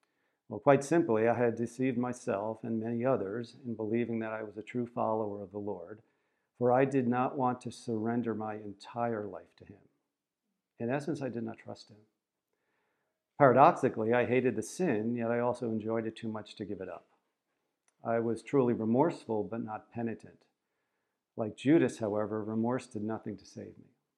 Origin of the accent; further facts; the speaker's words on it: New Jersey, United States; I was born in 1962, so I'm 59 years old right now. And I was raised in New Jersey in a Catholic family.